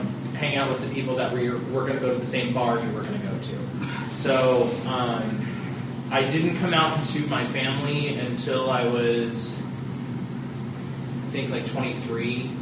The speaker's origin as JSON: {"language": "English", "town": "Orange County", "region": "California", "country": "United States", "said": "I'm from Orange County, but I spend a lot of time down here."}